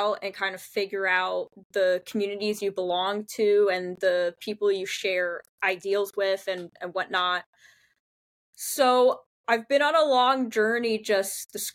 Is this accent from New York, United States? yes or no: no; New Jersey, United States; So I grew up in New Jersey, North Jersey specifically, where we say Taylor ham, not pork roll, which is a delicacy here, just so you guys know. I grew up in the suburbs, so I'm a suburban girl, I'm a suburban kid